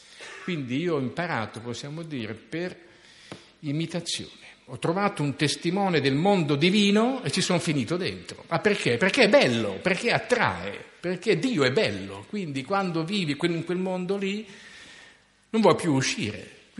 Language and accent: Italian; Bologna, Emilia-Romagna, Italy; Comunque, sono bolognese, quindi a Bologna frequentavo la mia parrocchia.